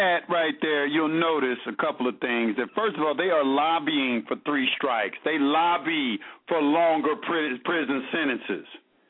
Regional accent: Georgia, United States; I'm from Georgia. I know the Georgia statute codes and regulations pretty thoroughly.

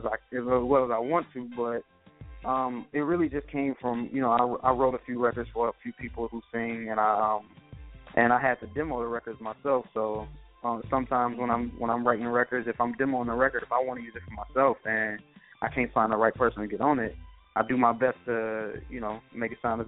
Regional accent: Detroit, Michigan, United States; Yeah, born and raised in Detroit. I mean, I moved around a little bit, but I started rapping when I was like 9 years old.

